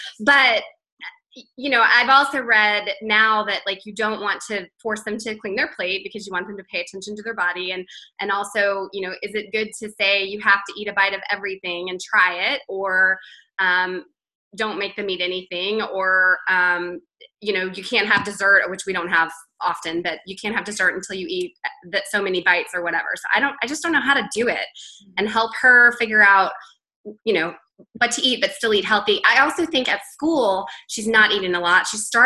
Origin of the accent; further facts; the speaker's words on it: Austin, Texas, United States; also born or lived in Boston; Austin, Texas.